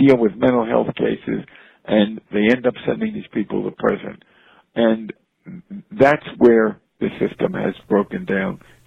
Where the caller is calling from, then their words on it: Philadelphia, Pennsylvania, United States; I'm calling from Philadelphia.